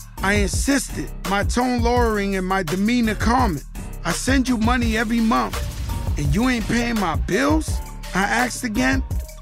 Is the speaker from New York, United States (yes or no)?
yes; New York, United States; now in Miami, United States; I'm from New York, but my residence is Miami.